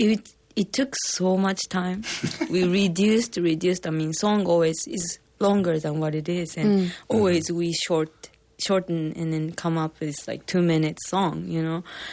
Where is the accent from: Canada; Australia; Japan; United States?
Japan; I came from Japan